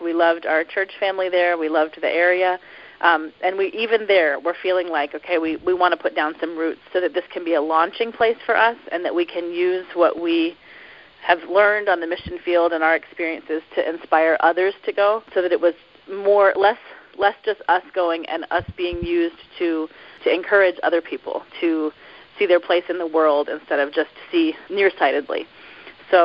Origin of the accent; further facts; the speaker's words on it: South Carolina, United States; born there; also born or lived in New York / Virginia / Pennsylvania; When I was born, I was born in South Carolina, but my dad was a pastor and shortly after that became a church planter. So I was 15 months old, I think, when we moved to upstate New York, and then we moved to Virginia and then Pennsylvania and then back down to South Carolina.